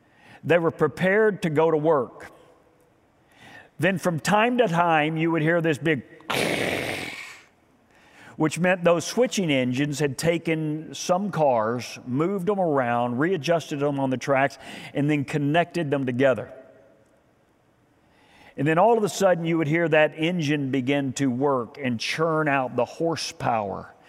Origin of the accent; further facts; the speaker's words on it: Spring, Texas, United States; I grew up down in Spring, Texas. All of you know that. All of our family is still down there.